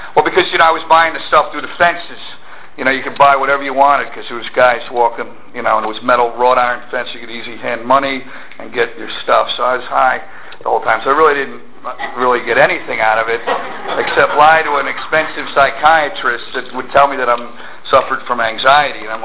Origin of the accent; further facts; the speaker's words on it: Point Pleasant, Pennsylvania, United States; I grew up in Bucks County along the river, Point Pleasant. That's what they call a river rat, you know.